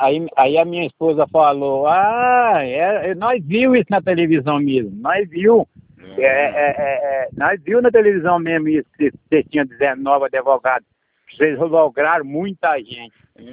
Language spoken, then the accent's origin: Portuguese; Tupã, São Paulo, Brazil; born there; Eu nasci na minha cidade aqui mesmo, Tupã.